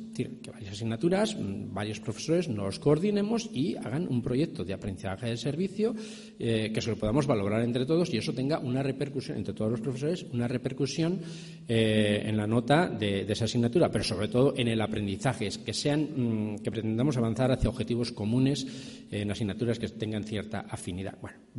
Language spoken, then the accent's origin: Spanish; Castilla-La Mancha, Spain; now in Valencia, Spain; Él era de Molina de Aragón, vengo de Valencia, pero soy de un pueblo de Castilla-La Mancha, de ahí al lado de Molina de Aragón